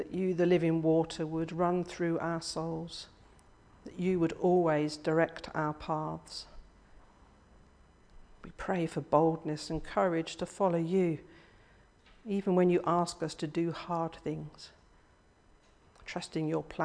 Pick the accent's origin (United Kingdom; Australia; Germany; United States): United Kingdom; Although, Lord, we're British and we will be moaning later that it is too hot.